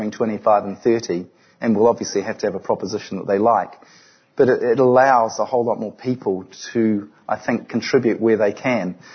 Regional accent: New Zealand; now in Australia; because I'm a Kiwi, obviously

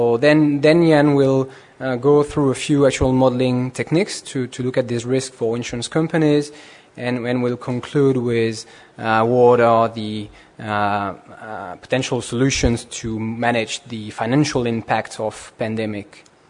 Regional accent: France; accent: French; English is a second language; Maybe I should apologize in advance for my French accent. I'll try my best so that you can understand me properly.

